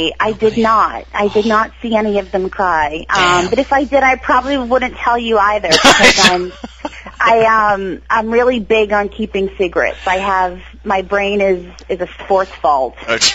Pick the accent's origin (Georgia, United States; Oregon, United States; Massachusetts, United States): Massachusetts, United States; Boston; So who better to throw in that locker room than, or that clubhouse, than me, because I was from Boston.